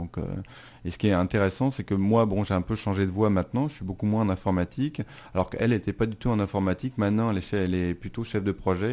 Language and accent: French; Paris, Île-de-France, France; Moi, je suis un Parisien de Paris.